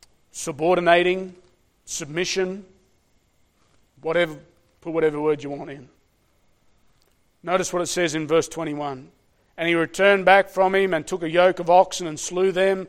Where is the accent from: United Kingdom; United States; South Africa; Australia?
Australia; and I'm Australian, so I'm going to say it.